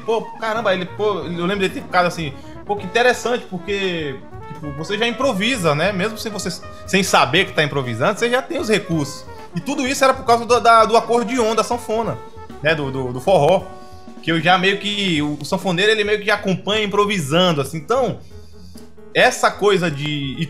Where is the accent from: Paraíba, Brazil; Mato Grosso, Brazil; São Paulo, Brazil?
Paraíba, Brazil; Cruz do Espírito Santo; Eu sou do interior da Paraíba, sou de Cruz do Espírito Santo, que fica próximo a João Pessoa.